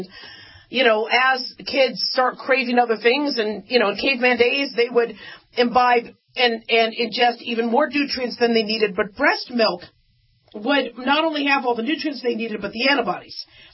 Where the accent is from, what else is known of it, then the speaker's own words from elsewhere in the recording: Arizona, United States; now in Nevada, United States; I live in Nevada. You know, I grew up in Arizona. That's where we used to have the test sites and the experimentation with nuclear power.